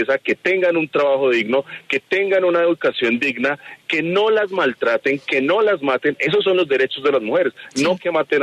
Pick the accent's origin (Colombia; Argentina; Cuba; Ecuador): Colombia; Bogotá; yo que crecí en Ciudad Bolívar, y eso es algo que no me avergüenzo